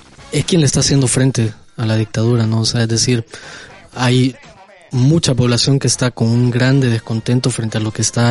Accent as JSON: {"language": "Spanish", "country": "Honduras", "said": "para mí al menos, que vengo desde Honduras"}